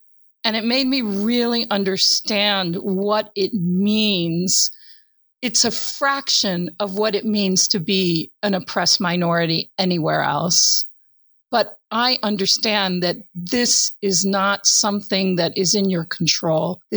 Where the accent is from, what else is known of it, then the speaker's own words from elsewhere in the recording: United States; because I'm white, because I'm Western, because I'm American, and because I'm a woman